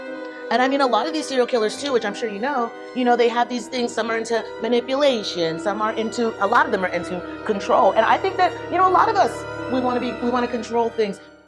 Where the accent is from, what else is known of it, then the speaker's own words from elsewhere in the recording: Florida, United States; You know, I'm from Florida. I think a lot, I could talk about Florida because I'm from Florida. And we have a lot of characters in Florida, I'll just say.